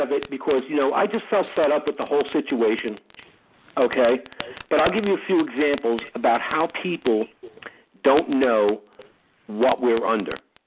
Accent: Brooklyn, New York, United States; I'm from New York. I'm from Brooklyn.

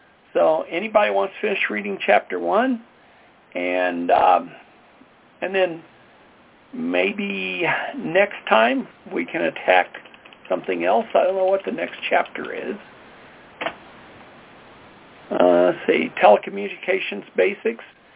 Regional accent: Colorado, United States; from Colorado.

